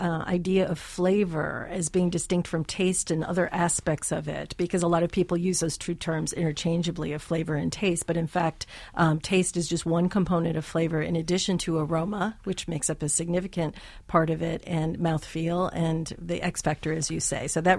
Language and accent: English; Michigan, United States; You know, I'm a Midwestern girl. I grew up outside of Detroit eating meat at least two or three times a day.